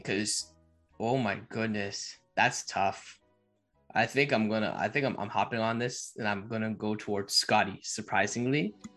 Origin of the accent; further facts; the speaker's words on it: Canada; Because I'm Canadian, I feel that Canadian connection.